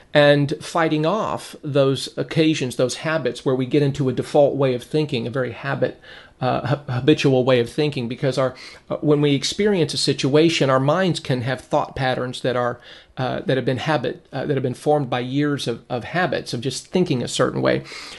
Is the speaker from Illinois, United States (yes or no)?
no; Lancaster, California, United States; when I was a young boy growing up in Lancaster, California, where I lived